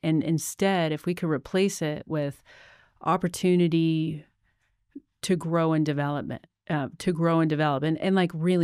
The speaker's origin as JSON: {"language": "English", "town": "Boston", "region": "Massachusetts", "country": "United States", "said": "I'm from Boston, Massachusetts. And so, you know, we have a tremendous amount of snow."}